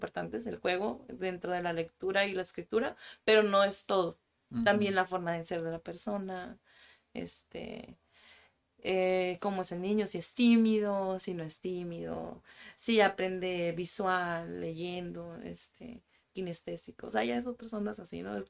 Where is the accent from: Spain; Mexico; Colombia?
Mexico; Tijuana, Baja California; a veces nuestra forma de hablar en Tijuana uh-huh. es muy mix, es un mix.